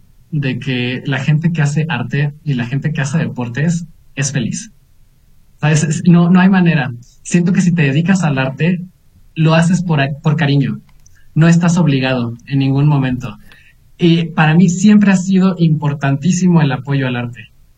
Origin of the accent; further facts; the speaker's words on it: Guerrero, Mexico; Yo soy de Guerrero.